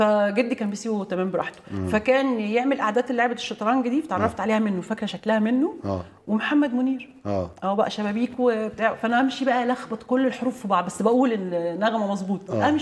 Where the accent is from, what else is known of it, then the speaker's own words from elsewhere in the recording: Alexandria, Alexandria Governorate, Egypt; also born or lived in Monufia; والتنمر بقى عالمي عالمي لان انت في انا اسكندرانيه في المنوفيه بتكلم بلكنه